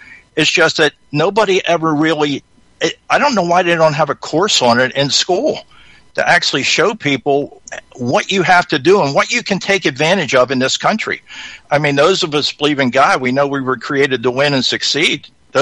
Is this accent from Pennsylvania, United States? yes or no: yes; Philadelphia, Pennsylvania, United States; Well, basically, I grew up in the Philadelphia area, and go Eagles.